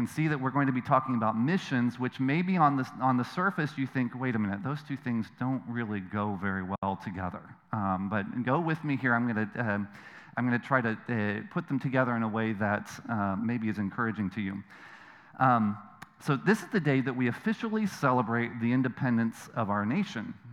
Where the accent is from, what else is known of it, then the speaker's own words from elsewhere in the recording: Indiana, United States; So I grew up in Indiana. I'm not from Michigan, I'm not from Ohio.